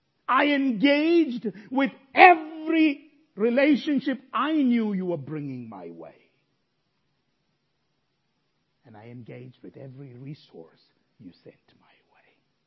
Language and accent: English; India; moved away as an adult; I grew up in India. I don't know where you grew up. I came here 13 years ago.